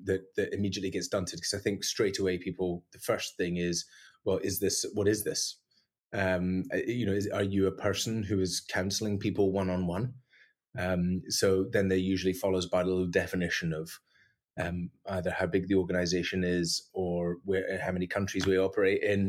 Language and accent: English; Mull, Scotland, United Kingdom; accent: Scottish; You know, because I'm talking to you, my accent is going to go way more Scottish. Everyone's going to listen to this podcast and be like, you don't sound like that normally. But that's what happens. If I go back to Mull, you can be sure that the accent starts to come back pretty quick.